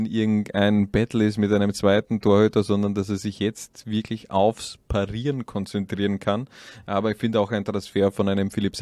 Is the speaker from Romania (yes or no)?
no; Styria, Austria; ich komme aus der Oststeiermark